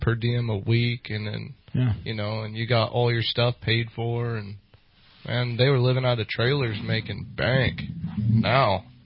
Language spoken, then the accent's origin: English; Livermore, California, United States; I grew up actually down in Livermore, which if you don't know where that is, it's like in between Oakland and Tracy.